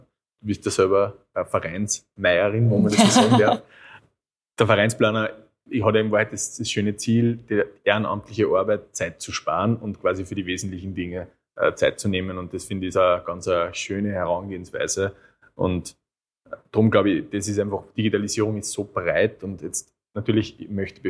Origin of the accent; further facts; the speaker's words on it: Linz, Upper Austria, Austria; wir sind beide eben aus Oberösterreich, Linz eigentlich eine Industriestadt